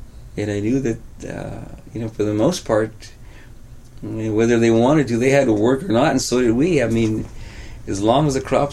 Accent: Mexico; English is a second language; And us too, because we were, you know, we were Mexicanos and we spoke no English. Actually, I was the only one that spoke a little English in those days, because I was going to school.

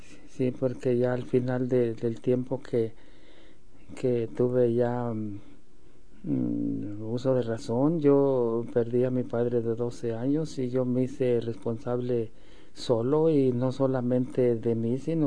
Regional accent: San Jacinto, Aguascalientes, Mexico; En mi pueblo, San Jacinto, Aguascalientes.

